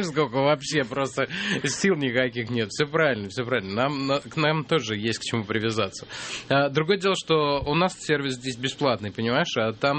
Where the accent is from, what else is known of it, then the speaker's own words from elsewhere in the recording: Moscow, Russia; я из России, русский или москвич